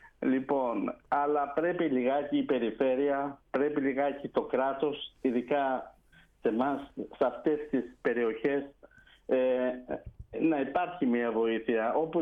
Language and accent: Greek; Skoulikaria, Epirus, Greece; ήθελα να κάνω κάτι δικό μου στον τόπο μου, τη Σκουλικαριά, που αγαπώ και θα αγαπώ για πάντα